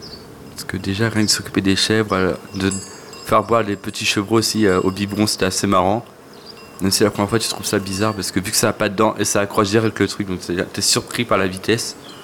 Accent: Brest, Brittany, France; born there; Je suis né à Brest

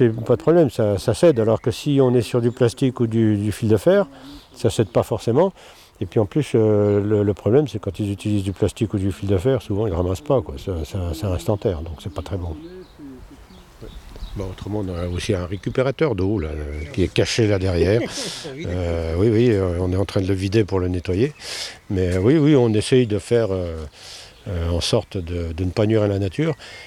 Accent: Bourgogne-Franche-Comté, France; Moi, mes parents, quand j'étais jeune en Bourgogne, ils utilisaient que du jonc.

